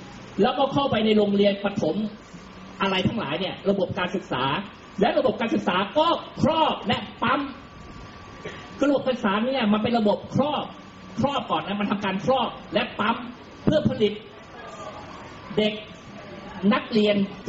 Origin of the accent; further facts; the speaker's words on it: Bangkok, Thailand; ผมเป็นลูกคนจีนผมไม่มีญาติพี่น้องอยู่ต่างจังหวัดเลยผมไม่มีโอกาสไปเยี่ยมญาติที่โน่นที่นี่ที่อีสานที่เหนือที่ใต้ที่อะไรไม่เคยไม่มีพ่อผมนั่งเรือมาโผล่ที่กรุงเทพผมก็อยู่กรุงเทพ